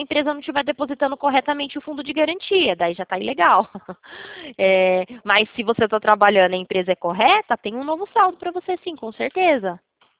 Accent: São Roque, São Paulo, Brazil; Sou daqui de São Paulo, cidade de São Roque

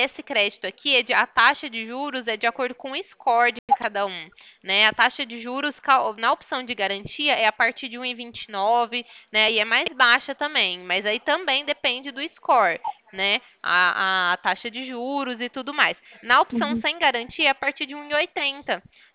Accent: Ribeirão Preto, São Paulo, Brazil; eu sou aqui do estado de São Paulo, tá? Ribeirão Preto. Então você vai ver quando eu te chamar aí, meu DDD é 16

